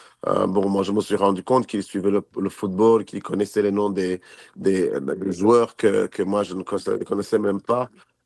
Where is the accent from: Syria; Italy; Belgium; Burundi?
Burundi; North; born there; moi, je suis né au Burundi, au nord du Burundi.